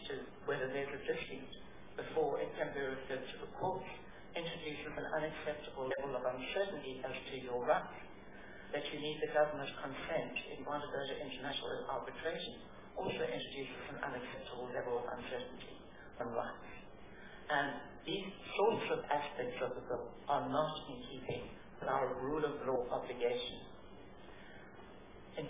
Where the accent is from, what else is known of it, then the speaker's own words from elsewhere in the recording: South Africa; Much as a South African, it breaks my heart to think that people may not invest in this country out of these kinds of concerns.